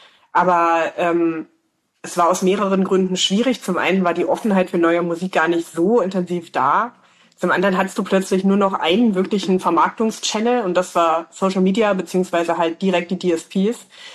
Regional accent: Saxony-Anhalt, Germany; born there; now in Leipzig, Germany; Also ich komme ja gebürtig aus Sachsen-Anhalt, ich wohne in Leipzig.

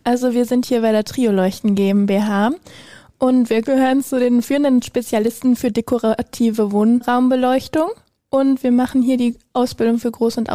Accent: Germany; ich komme aus Ensebremen und ich bin durch einen Bekannten damals hier hingekommen

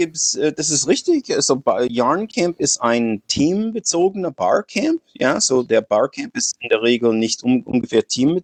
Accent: United States; moved away as an adult; now in Germany; Nee, ich bin Amerikaner, ich bin ungefähr 60. Ich wohne in Deutschland seit 30 Jahren.

